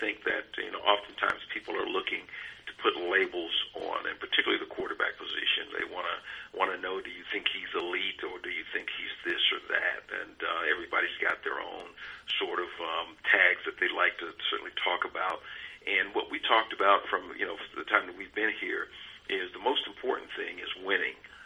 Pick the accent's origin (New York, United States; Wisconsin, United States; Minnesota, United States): Wisconsin, United States; Beloit; it was great growing up in Beloit. It's an unusual place. It's kind of a melting pot.